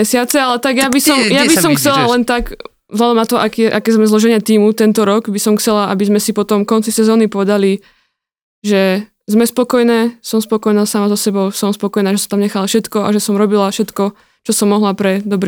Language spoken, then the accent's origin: Slovak; Žilina Region, Slovakia; born there; now in Ružomberok, Slovakia; ja som tu už veľmi dlho, áno. Ja mám vytetované Made in Orava na lítku, ale dám si potom asi Raised in Liptov, pretože som tu už fakt dlho